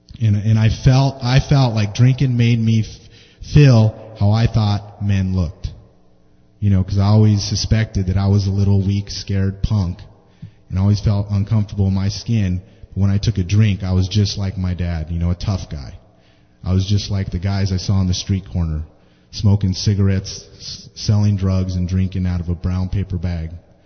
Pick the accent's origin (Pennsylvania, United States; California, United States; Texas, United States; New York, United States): California, United States; East Los Angeles; born there; I was born in East Los Angeles to two alcoholics.